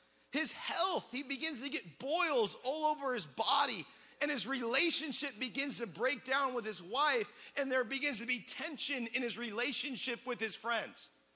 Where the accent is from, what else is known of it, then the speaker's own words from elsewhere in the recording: Tacoma, Washington, United States; moved away as an adult; we grew up in the Northwest, Tacoma, Washington.